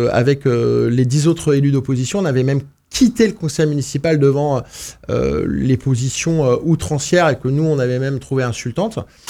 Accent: Rennes, Brittany, France; je suis rennais, breton

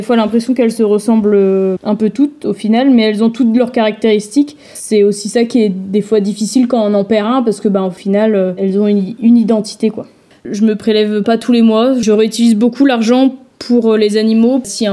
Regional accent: Bannalec, Brittany, France; Je suis de Banalec, je suis du Finistère, la Sud.

